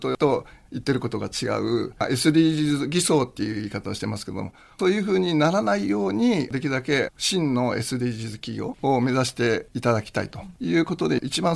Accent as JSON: {"language": "Japanese", "region": "Miyazaki", "country": "Japan", "tie": "born or raised there", "said": "私は宮崎県の自然豊かなところで生まれ育って、"}